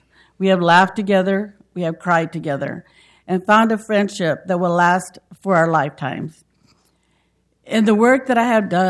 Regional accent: New Mexico, United States; now in Portland, United States; When I came to Portland from New Mexico, I felt terribly alone, unable to find any of mi gente among the people I encountered in my travels around Portland and Oregon.

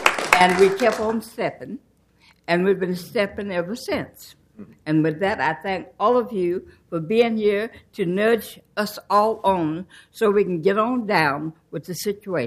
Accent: Muskogee, Oklahoma, United States; that's Oklahoma.

